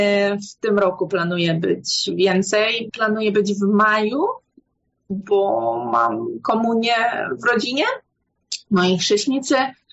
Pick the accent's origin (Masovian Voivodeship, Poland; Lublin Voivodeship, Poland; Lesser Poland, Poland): Masovian Voivodeship, Poland; Warsaw; szczególnie, że jestem z Warszawy i ja nie lubię aż tak bardzo dużych miast.